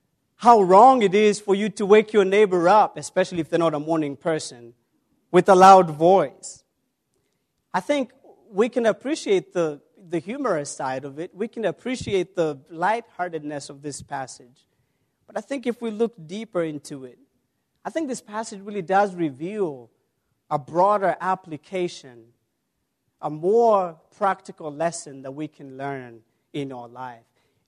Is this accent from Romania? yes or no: no; Kenya; now in United States; I know of two countries of America where I live, but I also know about my home country in Kenya